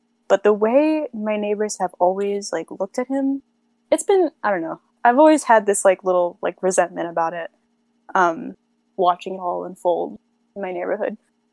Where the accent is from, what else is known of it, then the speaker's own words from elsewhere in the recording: New York, United States; we grew up, I'm from New York, but we live in like a very white suburb outside of the city.